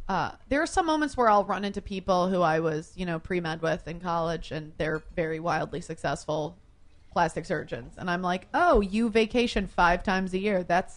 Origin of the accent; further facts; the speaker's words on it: Michigan, United States; I'm from Michigan. There's a lot of my friends back home.